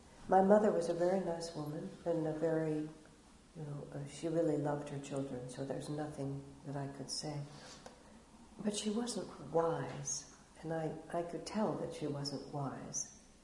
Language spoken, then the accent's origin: English; El Paso, Texas, United States; And especially growing up in El Paso, my family was very intellectually oriented